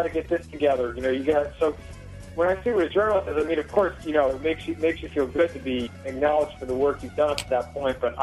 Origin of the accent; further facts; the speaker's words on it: Dearborn, Michigan, United States; also born or lived in Ann Arbor; I was born in Ann Arbor, but I was raised in Dearborn in Detroit until I was about 7 years old. But my parents are born and raised Michiganders.